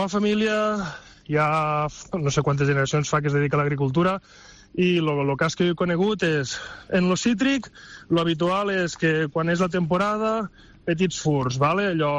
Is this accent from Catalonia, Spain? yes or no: yes; Catalonia, Spain; al meu poble, al Canà, un poble que al nucli urbà vivim 6.000 persones, un poble de gent pagès, de gent treballadora.